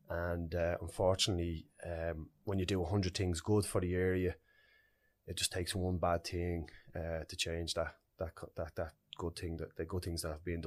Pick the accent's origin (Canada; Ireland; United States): Ireland; Ballymun, Leinster; when I grew up in Ballymun, it was a special community to me. It gave me and shaped me all I have.